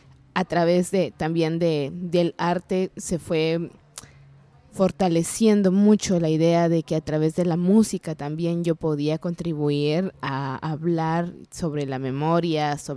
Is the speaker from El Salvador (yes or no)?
no; Comalapa, Chimaltenango, Guatemala; maya cachiquel de Guatemala. Vengo de un pueblo que se llama Comalapa. Mi pueblo es un pueblo muy conocido porque hay mucha expresión de arte en él, muchas pinturas.